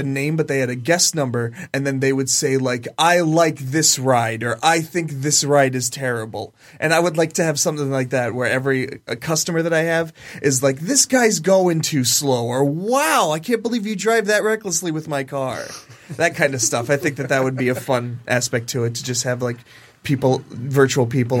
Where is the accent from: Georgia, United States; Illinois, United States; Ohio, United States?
Ohio, United States; That's never happened to me. I'm from Ohio, and I don't know if there's any safety laws like